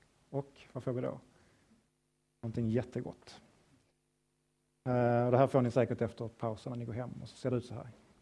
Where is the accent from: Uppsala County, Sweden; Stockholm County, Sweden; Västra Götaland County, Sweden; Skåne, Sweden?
Skåne, Sweden; accent: Scanian; Jag har viss brytning på skånska, så vill ni ta det på engelska så kan jag göra det också.